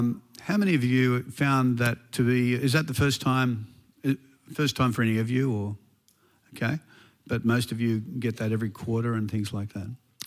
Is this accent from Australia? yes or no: yes; Sydney, New South Wales, Australia; Shirley and I are Aussies through and through. We're both from Sydney